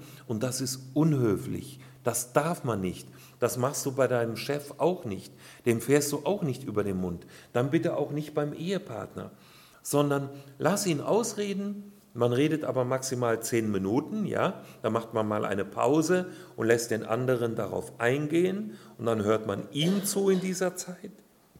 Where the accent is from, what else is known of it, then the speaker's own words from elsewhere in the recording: Hesse, Germany; ich bin ja eher so ein kühler Norddeutscher. Naja, wenn ich das da oben in Hamburg sage, dann lachen die mich aus. Aber ich komme aus der Nähe von Kassel. Da fängt dann schon langsam Norddeutschland an.